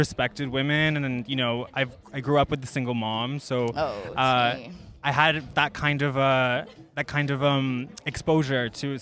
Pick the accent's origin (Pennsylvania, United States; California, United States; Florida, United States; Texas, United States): Texas, United States; Laredo; also born or lived in New York; I grew up here in Laredo, Texas